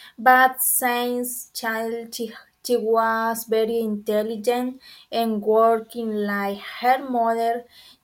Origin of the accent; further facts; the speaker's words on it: Morazán, El Salvador; English is a second language; I am from Morazán. I am live in Anguera, Morazán.